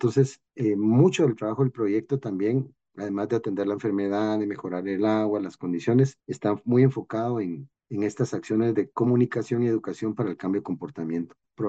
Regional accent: Guatemala; trabajemos juntos todos como guatemaltecos, que somos un país muy aguerrido

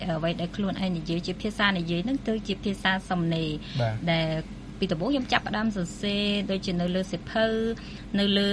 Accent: Krakor, Pursat, Cambodia; ខ្ញុំមានស្រុកកំណើតនៅខាងខេត្តពោធិ៍សាត់នៅភូមិក្រាំងធំឃុំអូសិនដាន់ស្រុកក្រកោខេត្តពោធិ៍សាត់ហើយឪពុកម្ដាយខ្ញុំគឺជាកសិករ

